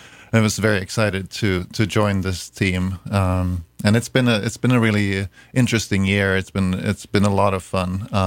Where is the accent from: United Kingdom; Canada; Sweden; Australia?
Sweden; Gothenburg, Västra Götaland; now in United States; I'm originally from Sweden, Gothenburg, Sweden, and I've lived in the U.S. since 2011.